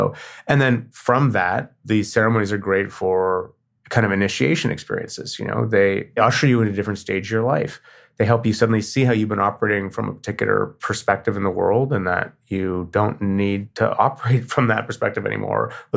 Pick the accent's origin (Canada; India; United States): Canada; I'm Canadian.